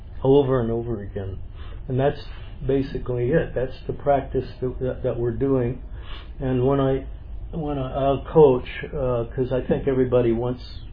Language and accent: English; United States; now in Canada; I'm not from Canada, but I respect it.